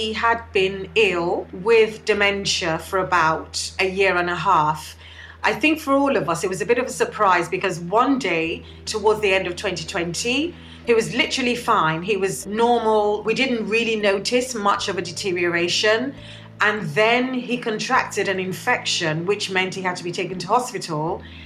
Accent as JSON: {"language": "English", "country": "United Kingdom", "said": "I identify as British Nigerian, so some of the culture I wasn't aware of until my father died."}